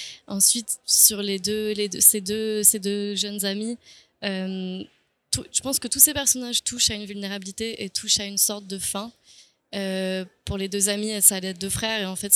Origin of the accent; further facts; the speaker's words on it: France; Mais j'y ai jamais vécu, donc ça a toujours été un lieu assez alien pour moi. J'ai grandi en France, donc j'y allais toujours avec une sorte de fantaisie d'une personne européenne